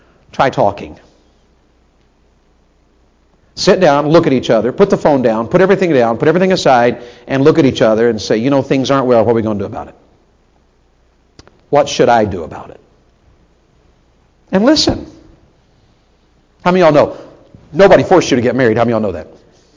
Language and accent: English; Tennessee, United States; She is a Yankee and I was a Southerner. She's in Ohio, I'm from Tennessee.